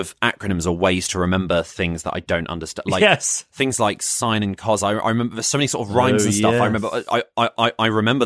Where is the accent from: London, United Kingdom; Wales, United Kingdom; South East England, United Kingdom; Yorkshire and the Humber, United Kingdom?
London, United Kingdom; Croydon; I'm from Croydon.